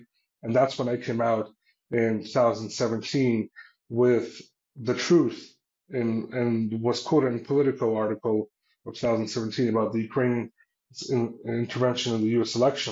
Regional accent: Canada; I grew up in the West. I grew up in Canada since I was 5 years old. I went to university in the United States

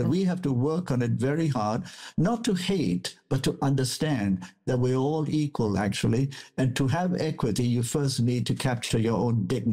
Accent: Malaysia; I'm originally from Malaysia

